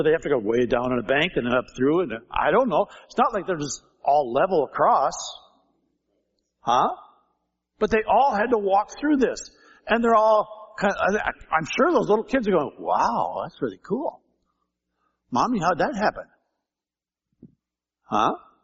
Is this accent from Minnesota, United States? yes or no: yes; St. Paul, Minnesota, United States; I grew up in St. Paul, right on the cliffs there, on the east side, looking down at the Mississippi River.